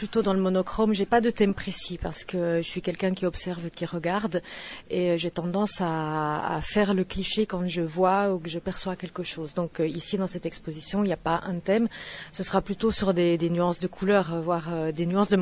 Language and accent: French; Lausanne, Vaud, Switzerland; now in Italy; Alors je suis suisse d'origine italienne. J'ai grandi sur les rives du lac Léman à Lausanne. J'habite en Toscane depuis plus de 10 ans.